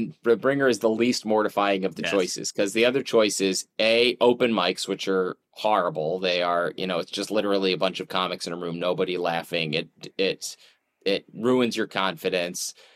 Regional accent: Pennsylvania, United States; born or raised there

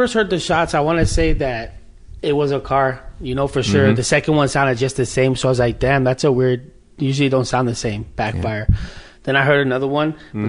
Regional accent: California, United States; I'm 32 years old. Yeah, I grew up in San Fernando Valley. Was like the only white kid in my neighborhood.

